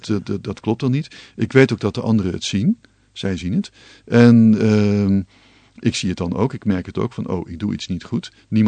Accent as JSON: {"language": "Dutch", "region": "North Brabant", "country": "Netherlands", "said": "Dat is een reinheid die ik, uit Brabant, nooit kan"}